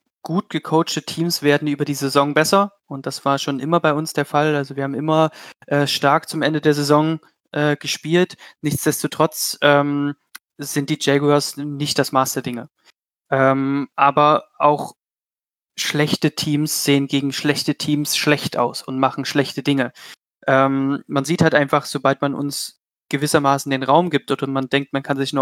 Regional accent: Leipzig, Saxony, Germany; tue ich aus Leipzig.

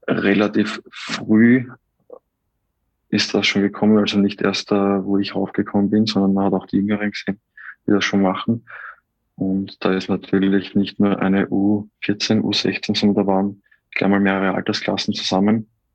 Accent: Austria

